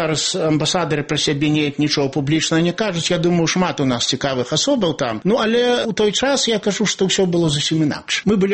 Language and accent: Belarusian; Vitebsk Region, Belarus; Я вырас на Полаччыне.